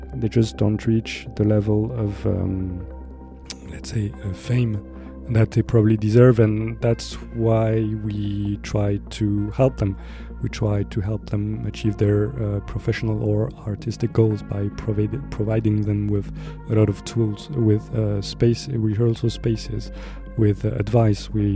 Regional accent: Grenoble, Auvergne-Rhône-Alpes, France; And so, when I travel around in the music scene and say that I come from Grenoble, those are the two things that people talk about.

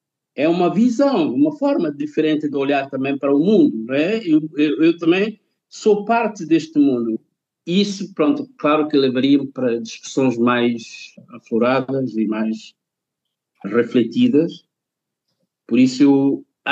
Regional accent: São Tomé & Príncipe; born there; não ser europeu originário. Eu não nasci na Europa, não nasci em Portugal, nasci em São Tomé e Príncipe

